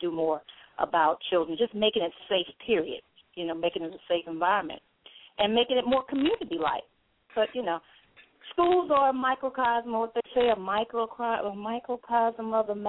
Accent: St. Louis, Missouri, United States; moved away as an adult; now in Los Angeles, United States; I'm from St. Louis, Missouri. I'm residing right now in Los Angeles. Came on a visit, stayed, but that may change, so who knows. But, yeah, St. Louis is my hometown.

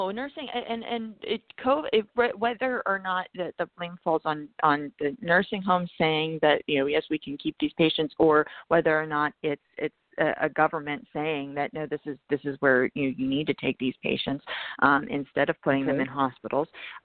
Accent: Pennsylvania, United States; from my home state of Pennsylvania

